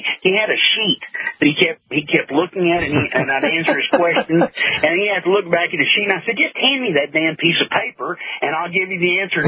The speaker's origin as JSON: {"language": "English", "region": "Texas", "country": "United States", "said": "I'm a Texan. What can I tell you?"}